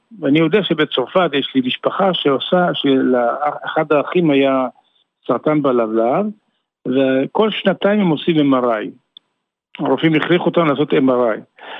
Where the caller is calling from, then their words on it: Ramat Gan, Tel Aviv District, Israel; אני מרמת גן, בן 67.